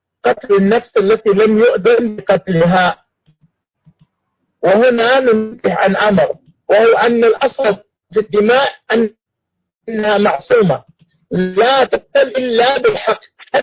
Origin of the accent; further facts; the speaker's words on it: Saudi Arabia; عندنا في السعودية